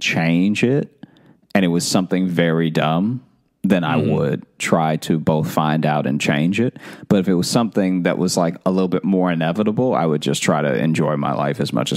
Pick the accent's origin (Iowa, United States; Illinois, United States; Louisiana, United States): Louisiana, United States; So, because you know, I grew up in Louisiana, and so when I would go to New Orleans